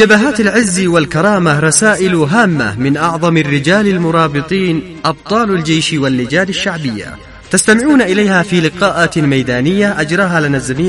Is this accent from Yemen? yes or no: yes; Yemen; يجب علينا كمؤمنين كيمنيين أن نستذكر أولئك العظماء